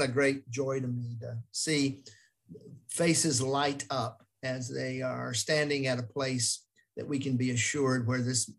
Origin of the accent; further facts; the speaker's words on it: South Carolina, United States; I grew up in South Carolina, which is sometimes called the Bible, the buckle on the Bible belt, which doesn't mean much.